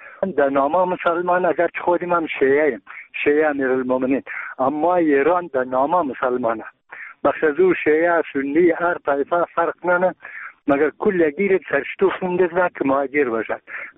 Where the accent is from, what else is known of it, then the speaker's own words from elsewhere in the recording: Bamyan, Afghanistan; ما یک تن از بامیانیم.